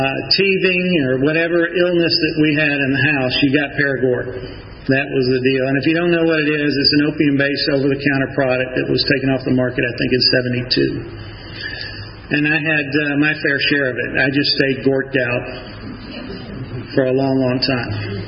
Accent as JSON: {"language": "English", "town": "Decatur", "region": "Georgia", "country": "United States", "tie": "born or raised there", "said": "we're from a Catholic family. So I was raised right here in Decatur. And went to Briarcliff High School, graduated from the class of 85"}